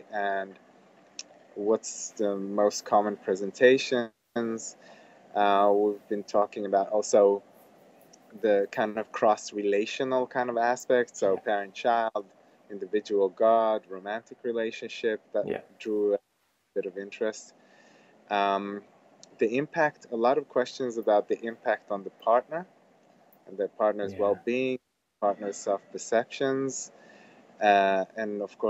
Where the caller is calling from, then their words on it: Melbourne, Victoria, Australia; So today I'm talking from Melbourne, just so everybody will know.